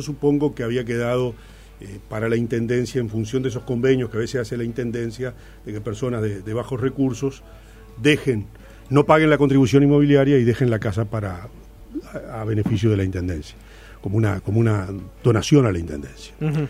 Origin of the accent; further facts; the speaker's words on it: Treinta y Tres, Uruguay; now in Montevideo, Uruguay; Soy nativo, nacido en la ciudad, pero yo he perdido contacto con 33 desde el punto de vista de que mi afincamiento ha sido en Montevideo desde el año 72